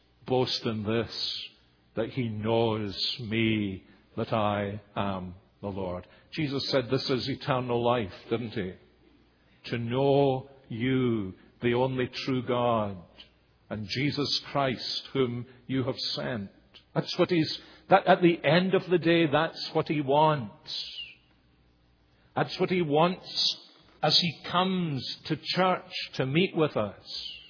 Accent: Scotland, United Kingdom; born there; Like me saying I was born in Scotland.

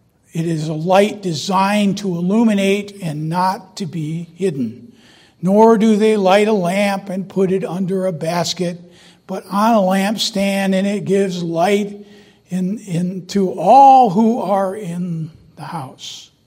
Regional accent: Wyoming, Michigan, United States; I grew up in Wyoming, Michigan. I don't think I ever left home until I was 18, really left home.

